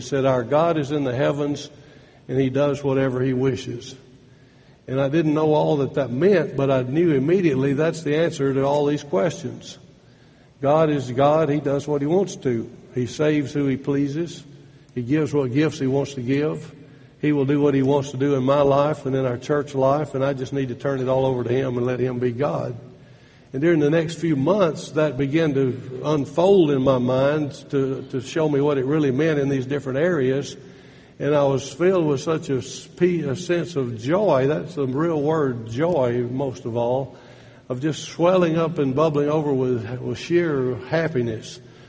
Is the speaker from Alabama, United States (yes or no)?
yes; Athens, Alabama, United States; In the 1970s, for 10 years, I lived in my hometown of Athens, Alabama.